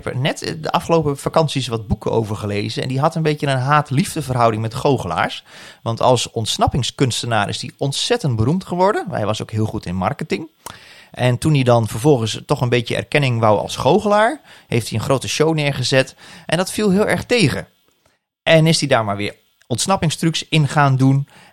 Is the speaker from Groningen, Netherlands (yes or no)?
no; Overijssel, Netherlands; ik heb in Rotterdam gestudeerd aan de Erasmus Universiteit. En als je daar een accent hebt, want ik kom uit Oosten. Dat was ook wat je in Almelo natuurlijk best wel kunt horen bij mensen.